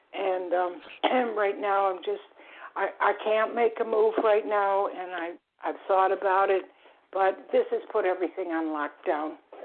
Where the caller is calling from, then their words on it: Florida, United States; I'm calling from South Florida.